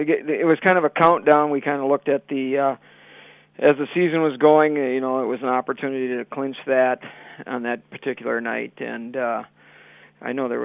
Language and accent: English; Minnesota, United States; I think so, because, you know, I grew up in Minnesota